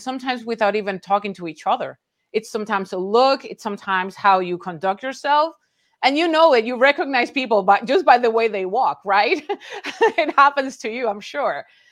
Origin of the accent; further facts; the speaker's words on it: Puerto Rico; now in Texas, United States; And what I tell many people, culturally, I am Puerto Rican. Politically, yes, we are all American citizens, but culturally, I am Puerto Rican, and no one can erase that. And coming here, you have to understand that I'm in the South, I'm in Texas